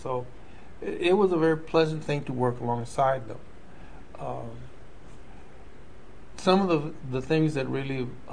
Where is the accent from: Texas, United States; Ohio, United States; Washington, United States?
Texas, United States; Pecos; also born or lived in Zaragoza, Texas; In the early 40s, around 43, my parents moved to Pecos. I was born in Zaragoza in November the 16th, 1938.